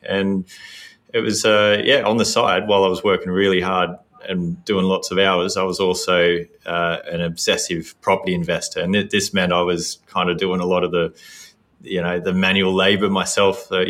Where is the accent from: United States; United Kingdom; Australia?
Australia; Sydney, New South Wales; I was an engineer in Sydney, so born and raised in Sydney